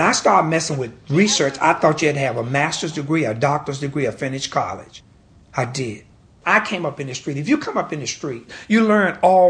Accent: Oxford, North Carolina, United States; born there; I was born in Grammar County, Oxford, April the 1st, 1942. Oxford was a quiet community. Wasn't anything exciting here.

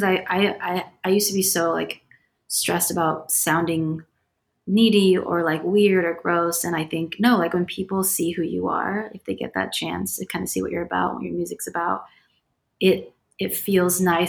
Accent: California, United States; now in Los Angeles, United States; So I'm from Orange County. I moved to LA to be an editor at a magazine

